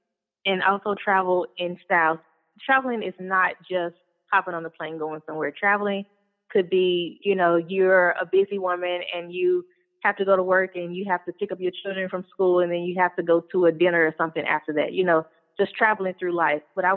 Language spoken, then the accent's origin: English; Memphis, Tennessee, United States; I'm originally from Memphis, and I am an artist, a fashion illustrator, and also a designer.